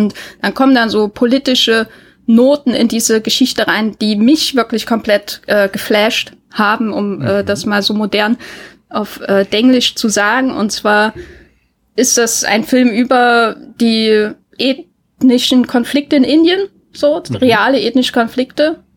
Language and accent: German; Thuringia, Germany; aus meinem Thüringen, wo ich aufgewachsen bin